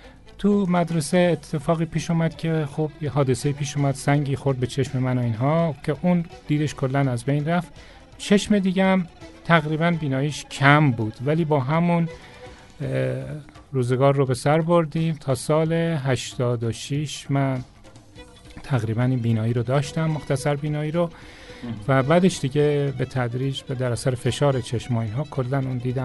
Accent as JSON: {"language": "Persian", "town": "Tehran", "region": "Tehran Province", "country": "Iran", "tie": "born there", "said": "من متولد 1336، 4 بهمن 1336 در تهران متولد شدم."}